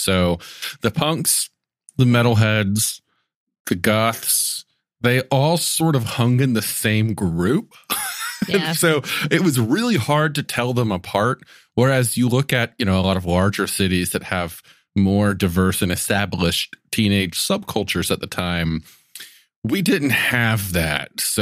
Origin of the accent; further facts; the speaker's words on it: Alabama, United States; which was laughable in my hometown in Lower Alabama.